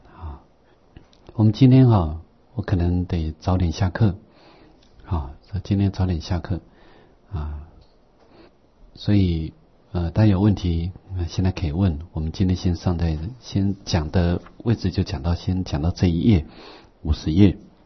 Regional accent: China; 这是非常重要的，我们中国人的宝了

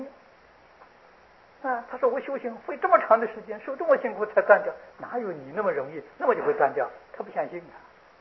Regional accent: China; 这是我们中国人得天独厚啊啊

